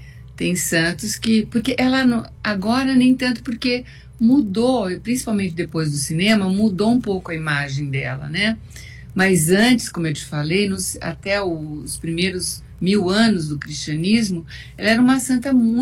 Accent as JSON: {"language": "Portuguese", "region": "São Paulo", "country": "Brazil", "said": "Porque eu sou de São Paulo, você sabe, né?"}